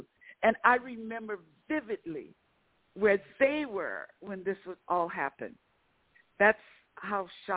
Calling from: Lafayette, Louisiana, United States; also born or lived in Los Angeles; and I'm calling from Lafayette, Louisiana.

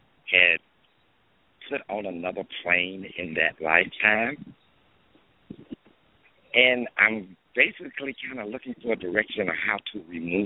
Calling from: Alabama, United States

